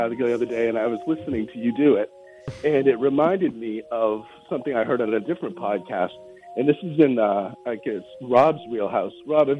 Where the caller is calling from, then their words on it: Kennebunk, Maine, United States; I'm calling from Maine.